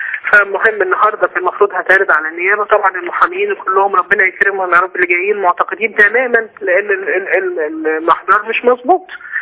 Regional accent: Alexandria, Alexandria Governorate, Egypt; احنا من اسكندرية

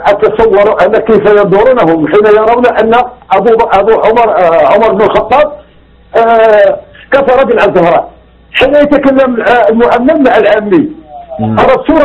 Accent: Morocco; عندنا في المغرب مثل يقول وريه وريه ولا ما سيره خليه

